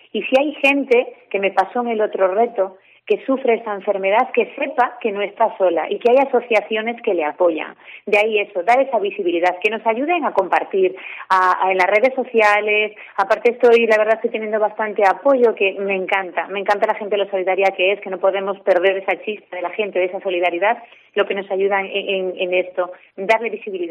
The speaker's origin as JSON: {"language": "Spanish", "region": "Galicia", "country": "Spain", "said": "soy de Galicia"}